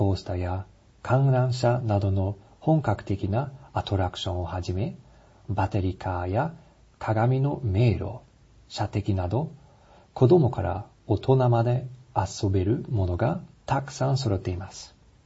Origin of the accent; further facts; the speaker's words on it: Germany; Japanese is a second language; 私のふるさとのツンドーフでは、インゼルフェストというフェスティバルが開催されていました。